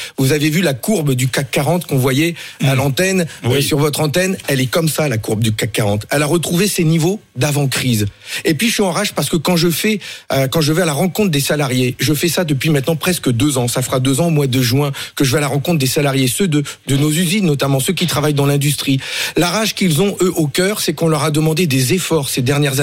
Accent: Hauts-de-France, France; toutes ces usines qui se ferment chez moi dans le Nord

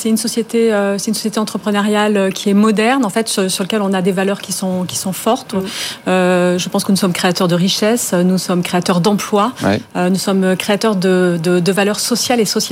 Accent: Brittany, France; Moi, je suis bretonne pure souche.

